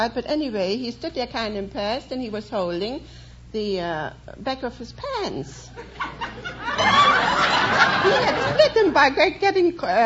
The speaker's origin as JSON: {"language": "English", "town": "Dresden", "region": "Saxony", "country": "Germany", "moved": "yes", "said": "Oh, I come from Dresden, Germany."}